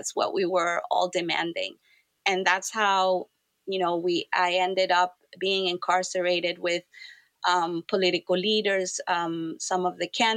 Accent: Nicaragua; I am from Nicaragua, and that's a very important part of my identity, which is a small country in Central America

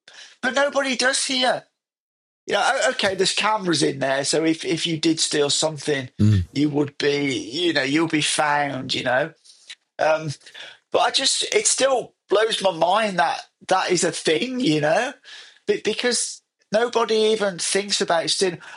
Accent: England, United Kingdom; now in China; And actually, when they know I'm English, they want to practice their English with me.

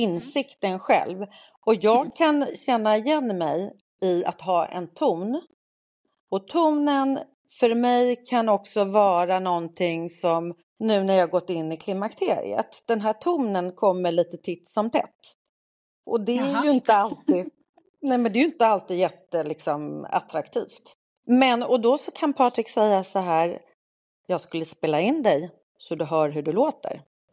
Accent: Sweden; Men jag är väldigt glad för att jag gick på hälsokosten hemma i Sverige.

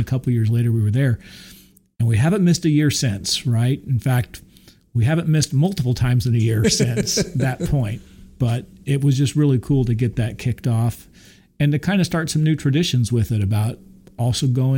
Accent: Burbank, California, United States; born there; I grew up going to Disneyland. I mean, I was born in Burbank, California, the home of the Walt Disney.

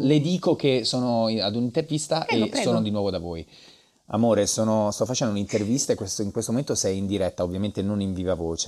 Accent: Trani, Apulia, Italy; Sono pugliese, vengo da Trani, ho iniziato che avevo 15 anni in una scuola di danza

